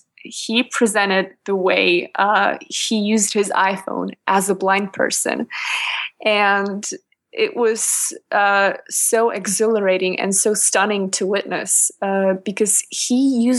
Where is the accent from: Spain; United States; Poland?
Poland; Krakow, Lesser Poland; English is a second language; he came over to my hometown of Krakow last year to do a talk at a conference for mobile developers called Mobile Conf.